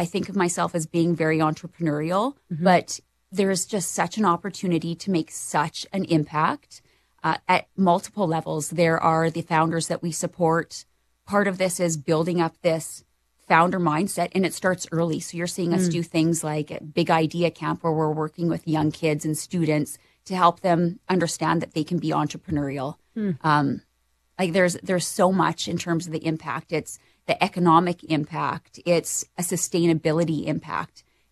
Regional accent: Saskatchewan, Canada; I am from Saskatchewan and you see the prairies everywhere

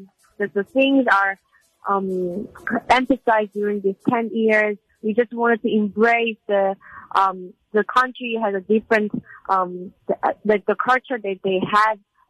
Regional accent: South Korea; English is a second language; So for me, I born and raised in South Korea.

